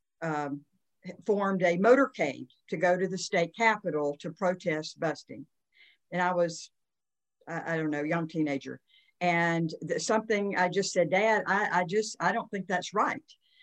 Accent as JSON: {"language": "English", "region": "Deep South", "country": "United States", "tie": "born or raised there", "said": "I grew up in the Deep South, and our family had a lot of very conservative friends."}